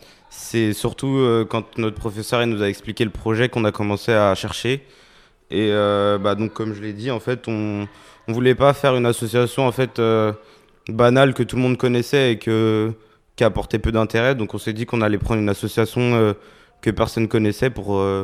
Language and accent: French; Pays de la Loire, France; Nous, dans notre groupe, on est majoritairement de la Mayenne.